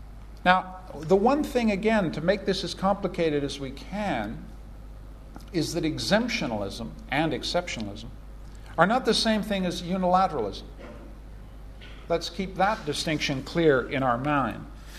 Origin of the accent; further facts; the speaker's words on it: Canada; and I'm a Canadian, so I glow with pride.